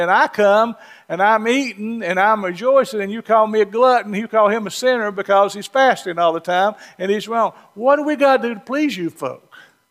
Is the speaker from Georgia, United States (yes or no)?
yes; Georgia, United States; also born or lived in North Alabama; And I grew up in North Georgia. Been part of my life in North Georgia, spent time in North Alabama.